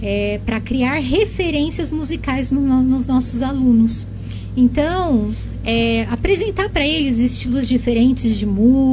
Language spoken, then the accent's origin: Portuguese; São José do Rio Preto, São Paulo, Brazil; Eu sou daí pertinho, eu sou de São José do Rio Preto.